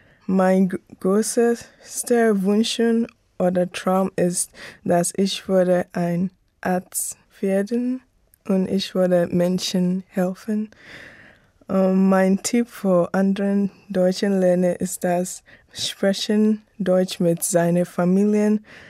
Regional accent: Ghana; German is a second language; now in Germany; Ich komme aus Ghana. Ich bin geboren im Jahre 1999. Ich lerne Deutsch, weil ich lebe in Deutschland

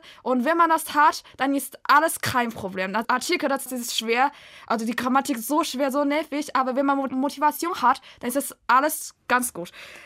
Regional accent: China; German is a second language; ich komme aus China. … Ich bin im Jahr 2000 geboren und ich lerne Deutsch, weil vorher habe ich Englisch gelernt

